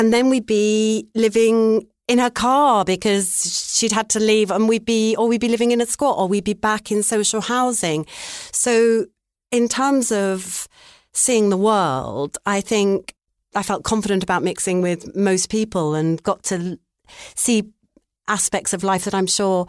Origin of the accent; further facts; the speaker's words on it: Barking, London, United Kingdom; born there; I was born in Barking in Essex, and I have a lot of very lovely family still in that part of the East End. But you can probably tell I don't speak like that.